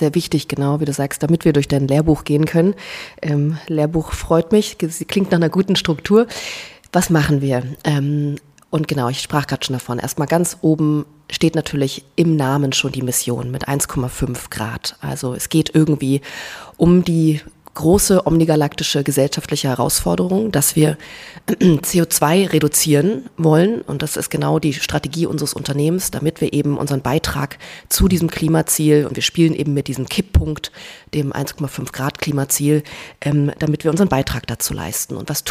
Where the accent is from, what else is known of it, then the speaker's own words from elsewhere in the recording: Berlin, Germany; Ich bin Berliner Göre, immer schon im Großstadt-Setup groß geworden